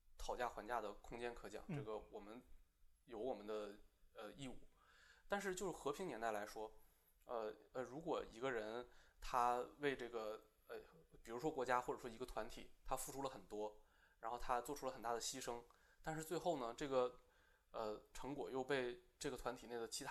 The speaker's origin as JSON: {"language": "Chinese", "town": "Daqing", "region": "Heilongjiang", "country": "China", "said": "这个我也是东北人。我们那边呢，大庆这个地方是一个教育确实比较强的地方"}